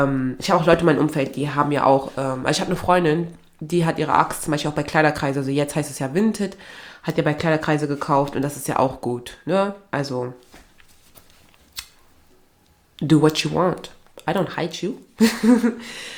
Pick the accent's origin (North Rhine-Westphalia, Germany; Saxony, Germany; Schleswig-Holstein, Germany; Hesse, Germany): North Rhine-Westphalia, Germany; Aachen; also ich komme ja eigentlich aus Aachen.